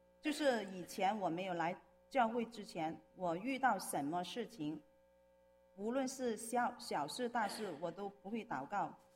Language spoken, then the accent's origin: Chinese; Guangdong, China; 因为我是广东人，